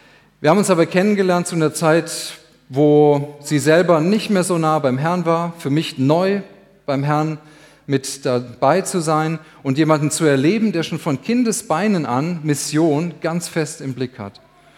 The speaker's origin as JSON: {"language": "German", "region": "Rhineland-Palatinate", "country": "Germany", "said": "Ich komme ziemlich aus dem Norden, aus dem Westerwald"}